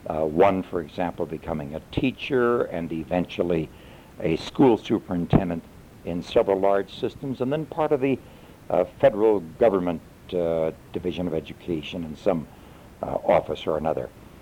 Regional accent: Sioux City, Iowa, United States; I was born in Sioux City, Iowa on February 14, 1923. I grew up in a home where both parents were at best 8th grade graduates.

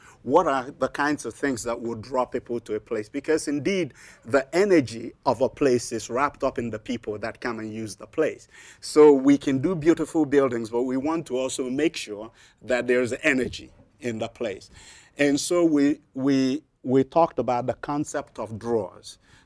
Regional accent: New York, United States; I came from New York, and I just, you know, liked, you know, coming, popping out of Grand Central Station and having all these people.

